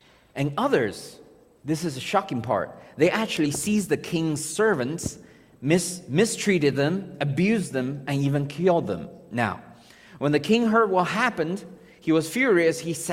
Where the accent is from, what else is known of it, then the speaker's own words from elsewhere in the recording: Texas, United States; Now, as a Texan, I can hear some of y'all thinking, beef?